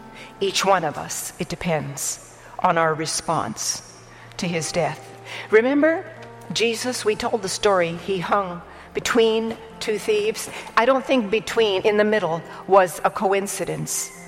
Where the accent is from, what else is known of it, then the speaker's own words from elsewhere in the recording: India; because I grew up in India, so I wasn't there most of the time anyway.